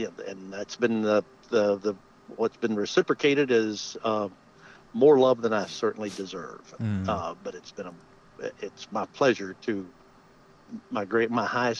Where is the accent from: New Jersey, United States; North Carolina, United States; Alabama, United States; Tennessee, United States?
North Carolina, United States; Hendersonville; the western part of the state. You know, we used to consider that to be the other end of I-26. So, So born and raised in Hendersonville.